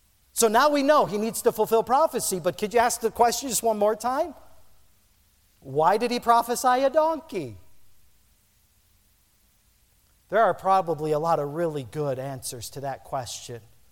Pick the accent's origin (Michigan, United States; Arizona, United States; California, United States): Michigan, United States; born there; I was born in the Upper Peninsula.